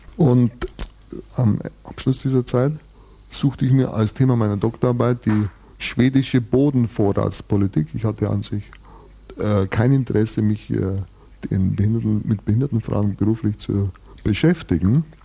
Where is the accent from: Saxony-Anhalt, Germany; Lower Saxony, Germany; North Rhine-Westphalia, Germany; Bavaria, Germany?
Bavaria, Germany; Ich komme ursprünglich aus Bayern, dem Alabama von Deutschland, das immer zu weit zurück lag.